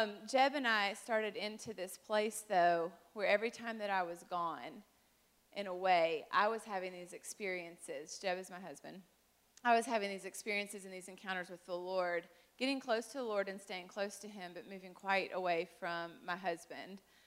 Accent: Dalton, Georgia, United States; I was raised in Dalton, Georgia.

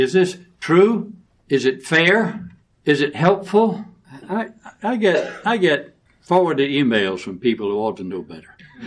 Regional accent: United States; But I knew this. I'm an American. And everybody I know around me is an American.

